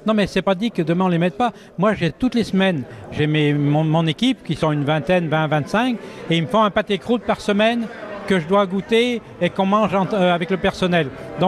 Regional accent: Auvergne-Rhône-Alpes, France; Oh ben j'accepte parce que c'est ma région, malgré tout, même si on est Savoyard

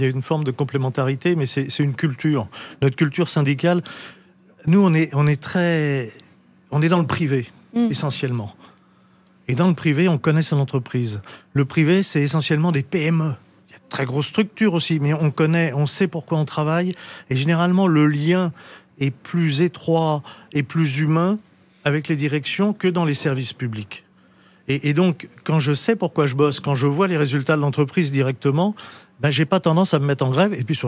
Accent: France; je suis un Européen convaincu parce que je suis Français, donc je suis Européen, je ne suis pas un Bruxellois

